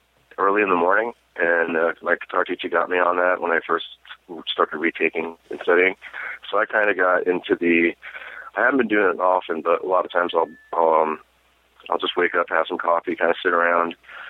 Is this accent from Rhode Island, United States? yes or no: no; Massapequa, New York, United States; but I grew up in Long Island, about an hour from the city. South Shore, Long Island, a place called Massapequa, where Seinfeld is from.